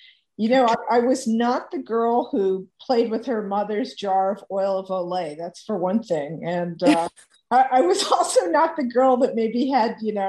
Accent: Virginia, United States; So, I grew up in Virginia on a farm with a great love of the outdoors and a mother who was passionate about plants.

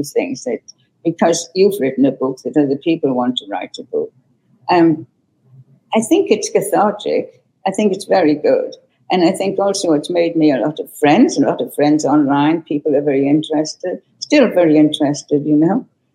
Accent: Morpeth, North East England, United Kingdom; born there; I was born in Morpeth. I don't know if you know Morpeth. It used to be the capital of Northumberland at one time, but it isn't now.

